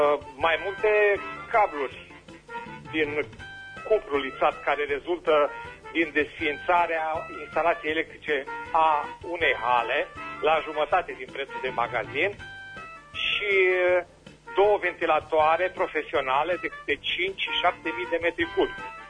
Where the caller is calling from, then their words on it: Berzovia, Caraș-Severin, Romania; din Berzovia